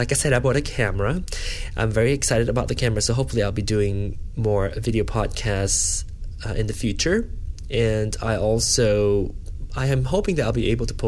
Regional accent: Malaysia; now in United States; We meaning both the couple of a binational couple, say by nationality, I'm Malaysian, and my partner's American.

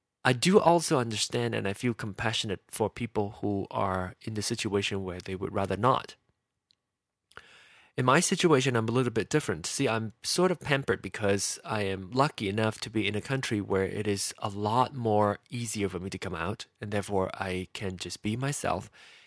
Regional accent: Malaysia; now in United States; I live in the U.S. I'm still a Malaysian citizen. I'm thinking about becoming an American citizen

